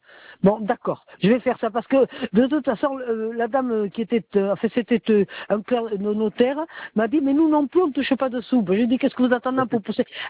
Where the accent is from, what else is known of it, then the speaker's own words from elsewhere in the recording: Bordeaux, Nouvelle-Aquitaine, France; parce que je suis bordelaise, moi.